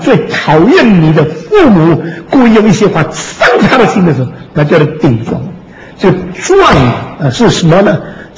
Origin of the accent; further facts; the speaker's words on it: Xiamen, Fujian, China; moved away; 那是中国跟日本打仗的时候，我在厦门生的。我50年以后离开厦门以后，准准50年，我跑回我的家乡去找到我生的那个房子。